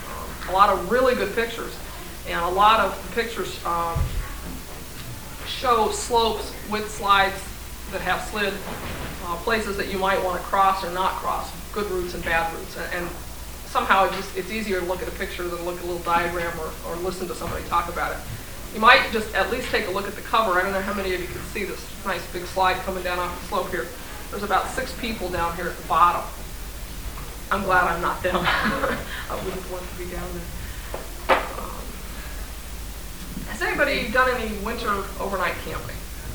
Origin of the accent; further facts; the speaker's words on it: Florida, United States; I grew up in Florida, so I didn't get into winter stuff until quite late in life.